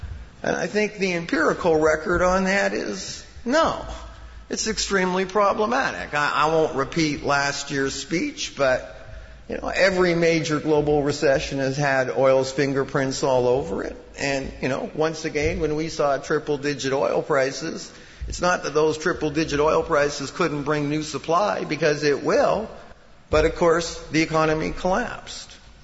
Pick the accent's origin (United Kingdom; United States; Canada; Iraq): Canada; because I'm Canadian and I know about the Canadian tar sands.